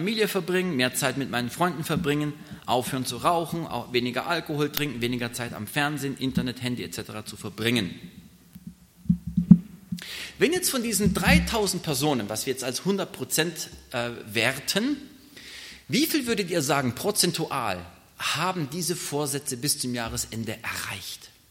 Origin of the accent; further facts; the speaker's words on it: Kirchheim, Baden-Württemberg, Germany; moved away as an adult; also born or lived in Stuttgart; ich komme eigentlich aus Kirchheim. Eigentlich muss man sagen aus Jesingen, aber Kirchheim war quasi so meine große Stadt, meine große Welt. Ja. Bis ich dann in einem Alter von 20 Jahren dann in die große Großstadt gezogen bin, nach Stuttgart